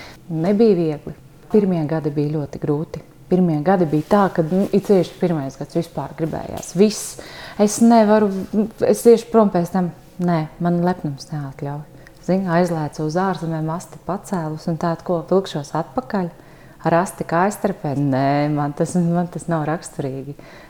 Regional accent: Alūksne, Alūksne Municipality, Latvia; Es esmu augusi šeit, Alūksnē, man ir bijušas pļāvas meži, viss te patās daba, ezers.

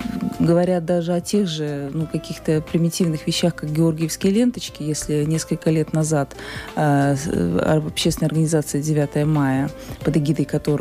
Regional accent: Riga, Latvia; Я сама родом с Латгальского предместья, с московского фаштата. И в Латгальском предместье мы знаем, что живет очень много русскоязычных.

